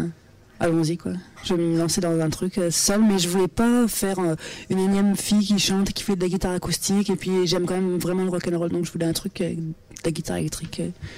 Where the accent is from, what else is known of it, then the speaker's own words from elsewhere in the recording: Nancy, Grand Est, France; Non, après, moi, je suis nancéenne.